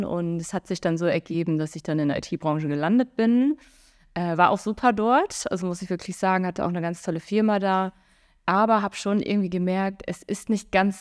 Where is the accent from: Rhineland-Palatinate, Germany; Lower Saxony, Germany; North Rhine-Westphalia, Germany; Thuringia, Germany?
Lower Saxony, Germany; Osnabrück; now in Fehmarn, Germany; Ich komme wirklich eigentlich aus Osnabrück. Wir sind dann vor, Gott, wann war es, 2020, genau zu Corona-Beginn, sind wir nach Fehmarn gezogen, also mal aus Osnabrück raus